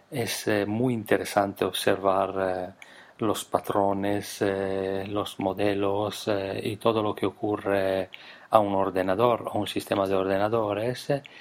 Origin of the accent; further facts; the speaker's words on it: Italy; Spanish is a second language; now in Spain; Soy italiano, vivo y trabajo en España.